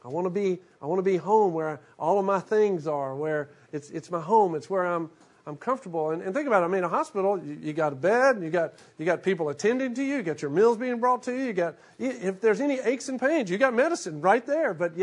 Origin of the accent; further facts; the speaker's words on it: Shreveport, Louisiana, United States; when I think of home, I think about, for instance, the house I grew up in Shreveport, Louisiana.